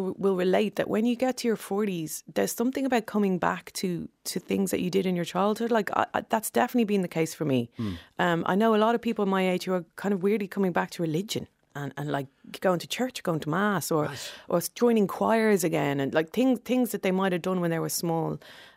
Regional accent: Dublin, Leinster, Ireland; the kind of closer I get to the person I was when I grew up in Dublin.

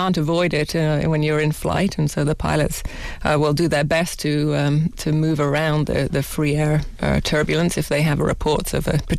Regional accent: England, United Kingdom; I grew up in England.

